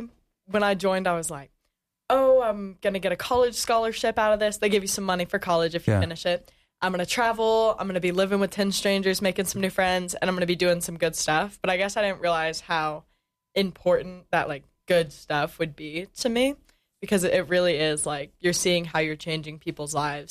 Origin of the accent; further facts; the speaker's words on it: North Carolina, United States; Well, again, I'm from North Carolina, coming straight out of high school, 19. I really haven't been much out of North Carolina